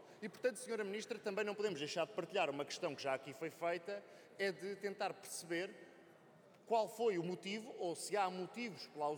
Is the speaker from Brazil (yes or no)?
no; Portugal; cá estaremos para também dar o nosso contributo, enquanto portugueses